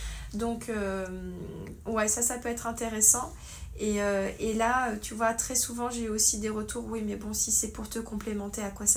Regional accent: Auvergne-Rhône-Alpes, France; Moi, ma famille, je viens d'Ardèche

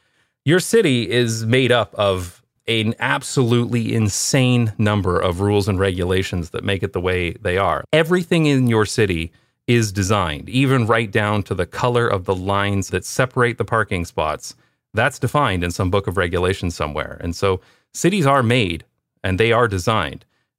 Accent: London, Ontario, Canada; also born or lived in Toronto / United Kingdom / Taiwan / Belgium; I'm from London, Ontario. I lived in Toronto after graduation, and then my wife and I lived in the UK for a while, Taiwan, Belgium, back to Canada.

